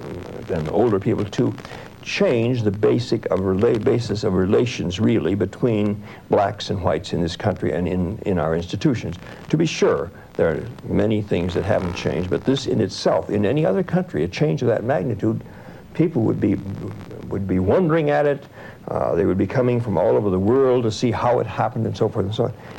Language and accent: English; Minneapolis, Minnesota, United States; I happened to find a postcard one day which my uncle had sent back to Minneapolis, which is my hometown, and his first visit to New York in 1911.